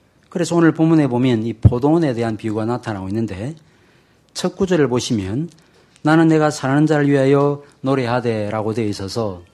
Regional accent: Masan, South Gyeongsang, South Korea; also born or lived in Busan / Seoul; 저는 어릴 때 아버님을 따라서 부산에서 살다가 서울에 살다가 다시 마산으로 내려가서 마산 외곽 지역에서 집을 아버님이 지으셔서 거기에 몇 년 동안 산 적이 있습니다.

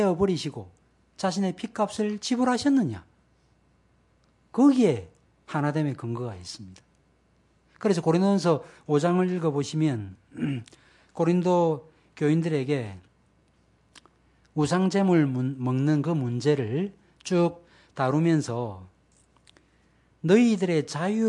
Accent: Busan, South Korea; 제가 부산입니다. 뭐 제가 9년밖에 안 살았는데 어쨌든 간에 그러니까 뭐 저는 초량입니다.

